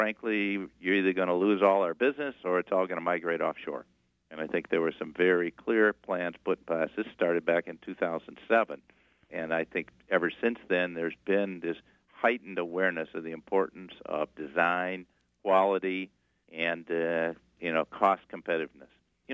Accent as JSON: {"language": "English", "town": "Grand Rapids", "region": "Michigan", "country": "United States", "tie": "born or raised there", "said": "I grew up in Michigan, in Grand Rapids, actually, on the west side of the state"}